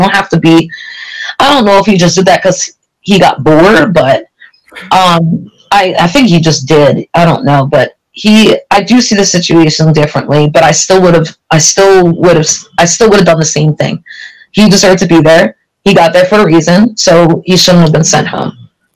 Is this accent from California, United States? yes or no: no; Philadelphia, Pennsylvania, United States; and I'm from Philly, I know everything